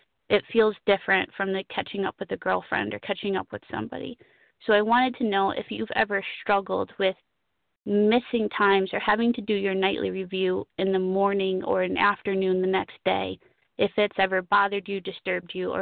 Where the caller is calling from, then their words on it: Connecticut, United States; I'm calling in from Connecticut